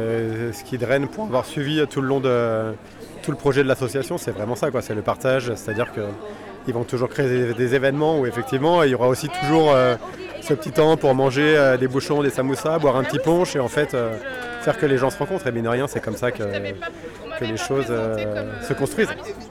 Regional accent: Guéret, Nouvelle-Aquitaine, France; c'est que nous, on est originaire de Guéret. On est guérétois.

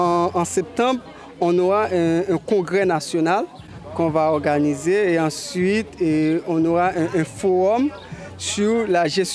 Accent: Haiti; je suis venu ici du 18 juin au 2 juillet pour participer au Tour Alternativa et je suis venu d'Haïti.

